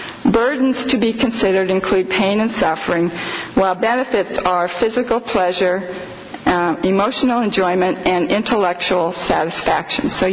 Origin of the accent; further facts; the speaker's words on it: Missouri, United States; The Supreme Court of Missouri from my home state in the Cruzan case said